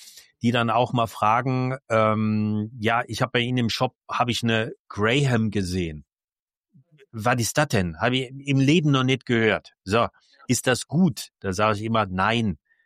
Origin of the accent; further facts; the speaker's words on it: Germany; Sage ich auch immer, erstens, wir sind Deutsche, zweitens, wir sind Männer